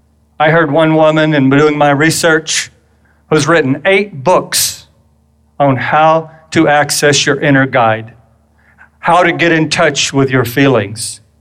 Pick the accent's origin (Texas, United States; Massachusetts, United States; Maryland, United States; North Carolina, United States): Texas, United States; McKinney; also born or lived in Irving, Texas; But grew up in that little town of McKinney, and we moved to Irving, Texas, which was already a pretty a larger city at that point